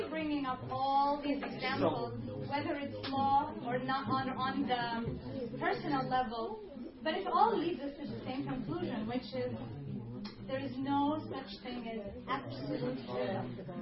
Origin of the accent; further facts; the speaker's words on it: Egypt; now in United States; Even though I am born Egyptian and I'm now American, I did not have free will to be born to a country. Maybe I wanted to be English or Finnish or Russian, but I was born Egyptian, right? Now, since I lived in Egypt and I grew up in that country